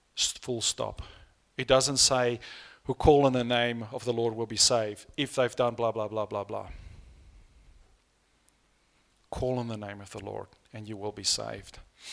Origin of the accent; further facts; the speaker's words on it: South Africa; first language Afrikaans; English is a second language; And I understand it's not difficult for me because Afrikaans is very much like that, which is my first language.